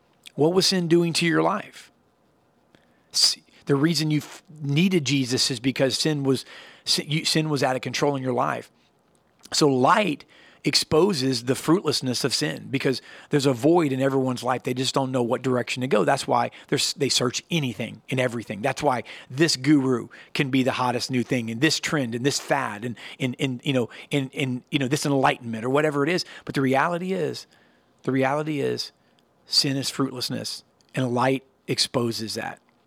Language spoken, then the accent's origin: English; United States; I'm an American. I know we have other countries watching. I love this country